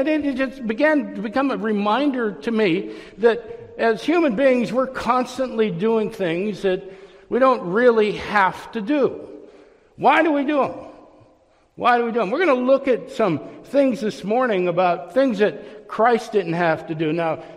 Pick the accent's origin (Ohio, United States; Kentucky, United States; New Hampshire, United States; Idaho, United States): Ohio, United States; Youngstown; moved away as an adult; I just want to share with you that I grew up in Youngstown, Ohio. I left when I was 19 years old. I met Kelly down in Orlando. We got married, came up here.